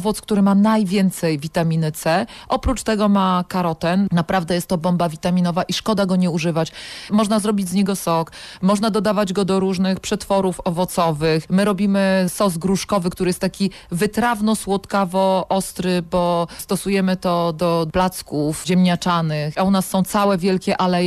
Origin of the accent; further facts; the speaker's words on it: Pomeranian Voivodeship, Poland; U nas na Kaszubach brzad to są owoce.